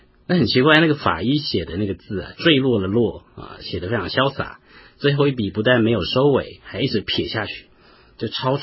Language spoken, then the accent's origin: Chinese; Yunlin County, Taiwan; 他们公司的地址在云林，也就是我的故乡